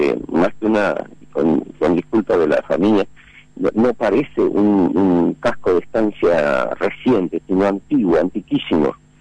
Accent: Montevideo, Uruguay; now in Filadelfia, Paraguay; Yo vengo de Montevideo a Filadelfia en el año 90.

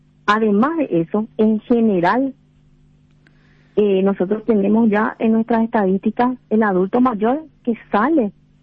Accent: Paraguay

